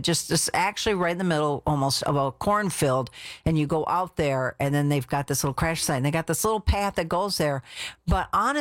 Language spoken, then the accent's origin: English; Mason City, Iowa, United States; from Mason City, Iowa.